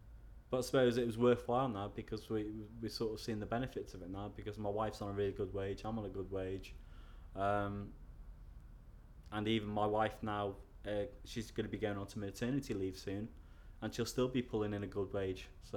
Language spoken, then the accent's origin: English; Wales, United Kingdom; accent: Scouse; So yes, I am originally from North Wales, but I sound like I'm a Scouser from Liverpool.